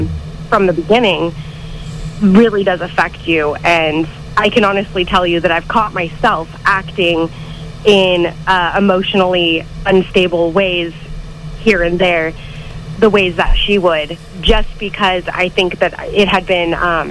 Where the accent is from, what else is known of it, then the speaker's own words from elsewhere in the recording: Chico, California, United States; I'm actually from Chico.